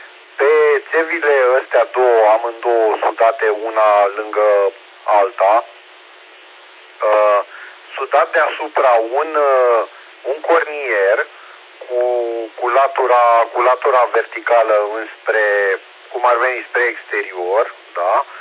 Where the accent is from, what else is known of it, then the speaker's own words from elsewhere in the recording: Romania; Am fost așa de încântat că suntem români și am găsit soluție rapidă.